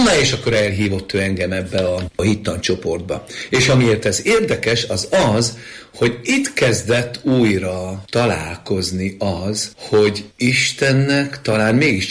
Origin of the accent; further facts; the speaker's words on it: Csíkmenaság, Harghita, Romania; Csíkmenaság, Csíkszeredától nem messze lévő kis faluban, ugye ott teljesített édesapám szolgálatot